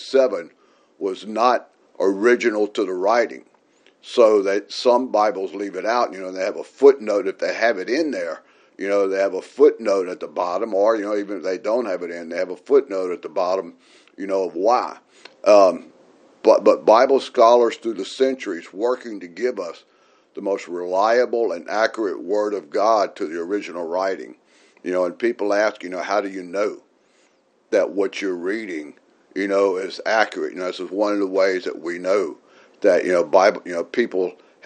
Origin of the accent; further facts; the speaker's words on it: Louisiana, United States; You know, thinking, okay, can they tell we're from Louisiana?